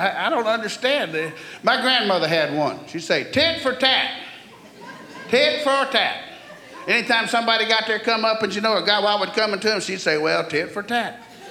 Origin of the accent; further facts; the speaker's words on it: Mississippi, United States; Making fun of me because I'm from Mississippi in Vermont.